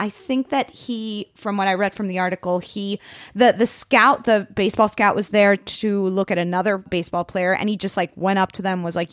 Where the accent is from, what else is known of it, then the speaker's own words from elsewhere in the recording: Miami, Florida, United States; And I am also from Miami.